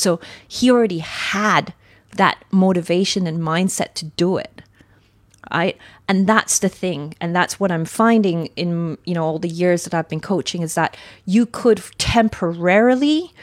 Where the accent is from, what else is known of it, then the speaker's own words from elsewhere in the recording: Sydney, New South Wales, Australia; And again, I compare this to where I grew up in Sydney.